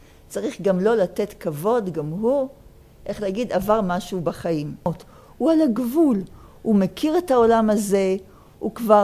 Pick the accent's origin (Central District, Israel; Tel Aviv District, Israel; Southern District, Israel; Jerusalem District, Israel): Jerusalem District, Israel; Jerusalem; לי בתור ירושלמית, הפסוק הזה נותן מוטיבציה להזדקן